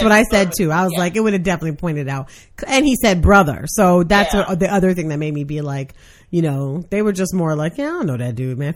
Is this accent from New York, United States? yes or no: yes; New York, United States; I'm from New York, so